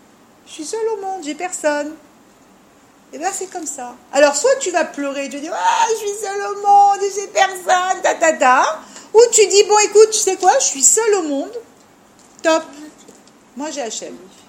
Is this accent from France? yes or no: yes; France; Hana, nous sommes d'abord des Français